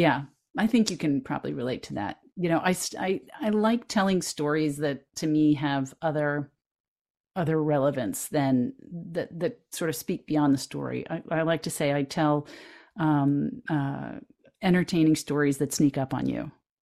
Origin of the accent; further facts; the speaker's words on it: Pittsburgh, Pennsylvania, United States; You know, I'm from Pittsburgh. That's where I was the religion editor, the bridal editor, and the dating columnist, you know, all at the same time.